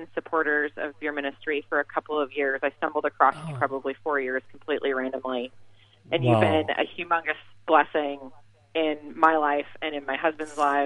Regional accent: Iowa, United States; moved away as an adult; I moved here when my husband and I got married. So I'm originally from Iowa

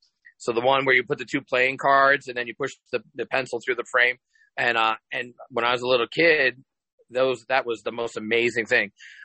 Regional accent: New York, United States; now in Las Vegas, United States; I am originally from New York, but I've been living in Las Vegas since 1995

